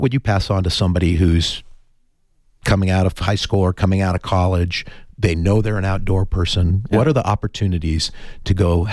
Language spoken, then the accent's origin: English; Oro Valley, Arizona, United States; the mayor of the town of Oro Valley, my hometown.